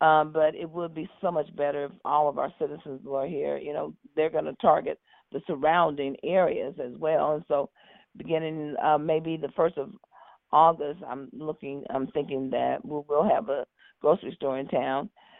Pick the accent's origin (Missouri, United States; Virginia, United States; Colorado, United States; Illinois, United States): Illinois, United States; Cairo; I was born and raised in Cairo. I only left to go to college, and then I came back home and worked in the school system for 34 years.